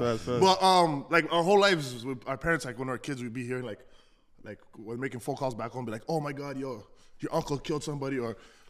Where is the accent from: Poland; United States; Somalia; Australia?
Somalia; Mogadishu, Banaadir; No, I'm full breed from the south, bro. I'm from Mogadishu, bro. Black Hawk Down, where the plane dropped, my house like around the corner.